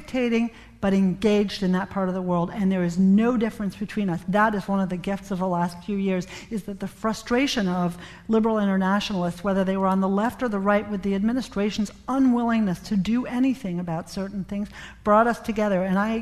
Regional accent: Boston, Massachusetts, United States; I'm from Boston.

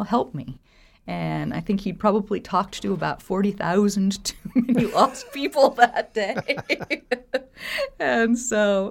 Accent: Oregon, United States; The place where I grew up in the Willamette Valley in rural Oregon, about an hour south of Portland, was remote enough. It wasn't a town. It was unincorporated country.

